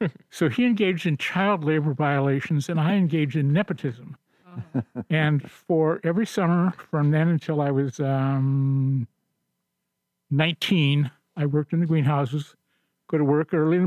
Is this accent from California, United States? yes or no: yes; Hollywood, California, United States; born there; I was born in California.